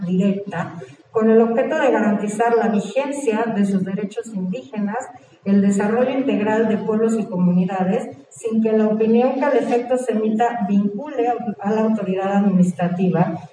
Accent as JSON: {"language": "Spanish", "region": "Mexico City", "country": "Mexico", "said": "yo me siento orgullosamente chilanga, así que lo digo con mucho orgullo."}